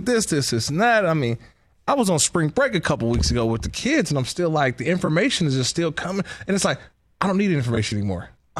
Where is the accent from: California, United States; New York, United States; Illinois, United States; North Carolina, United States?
California, United States; My second all-time Nolan Ryan memory is that growing up in the Bay Area